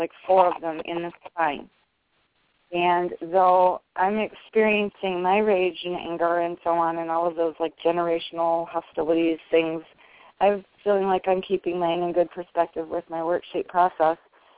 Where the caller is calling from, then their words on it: Indiana, United States; from Indiana.